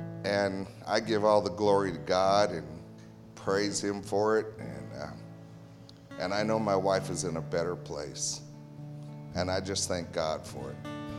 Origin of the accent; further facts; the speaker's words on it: Anchorage, Alaska, United States; I'm originally from Anchorage, Alaska, but I came down here